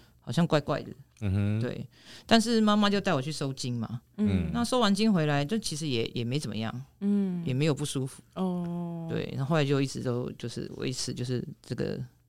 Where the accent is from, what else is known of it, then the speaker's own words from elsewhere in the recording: Taiwan; 这个就是很像我们台湾人常讲观落音